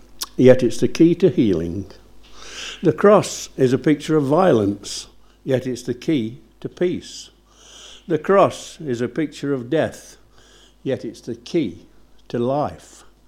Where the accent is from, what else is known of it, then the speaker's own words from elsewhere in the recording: Somercotes, East Midlands, United Kingdom; I was born in Summercoats. I'd rather have been born somewhere else, actually, because when I was a little lad growing up, everywhere I looked was a pit slag heap